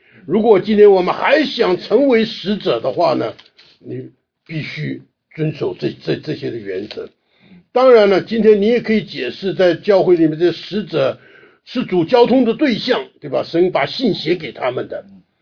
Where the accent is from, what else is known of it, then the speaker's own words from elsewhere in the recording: China; 我们中国人呢常常就是教会是教堂